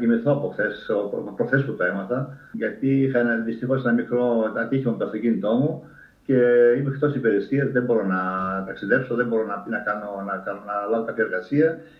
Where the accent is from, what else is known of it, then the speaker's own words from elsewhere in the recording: Greece; εκτός ότι εγώ πληροφορήθηκα πρώτος σαν Έλληνας